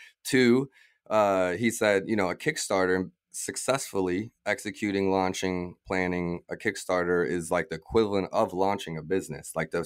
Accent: Canada; born there; I was born in Canada. Maybe I didn't grow up there

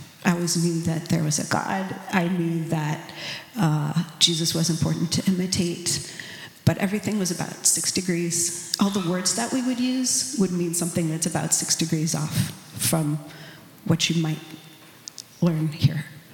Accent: Washington, District of Columbia, United States; Well, I grew up in Washington, D.C. in kind of transplanted Mormon culture. And it was a committed Mormon family. It was just loving parents, deep roots in Utah pioneer culture.

